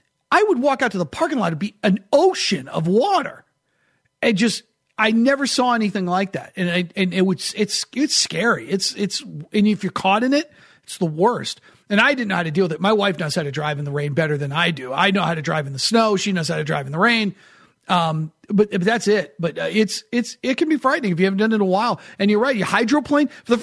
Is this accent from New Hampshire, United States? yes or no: yes; New Hampshire, United States; also born or lived in Florida; I grew up in New Hampshire, and when I lived in Florida